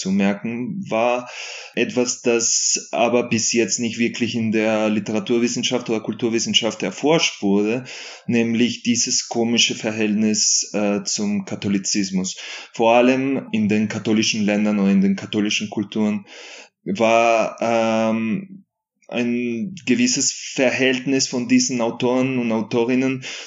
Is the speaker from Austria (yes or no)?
no; Colombia; wie du gesagt hast. Ich komme ursprünglich aus Kolumbien.